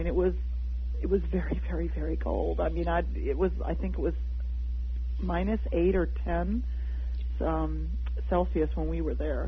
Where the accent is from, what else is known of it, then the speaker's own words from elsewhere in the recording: Atlanta, Georgia, United States; I ran into people from Atlanta, Georgia, which seemed bizarre to me, my hometown.